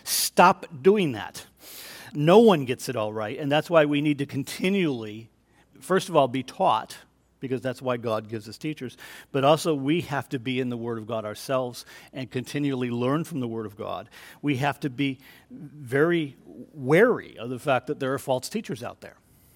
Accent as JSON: {"language": "English", "country": "Canada", "said": "That's how you can catch the Canadian there. So evidently I'm getting a Canadian gospel now."}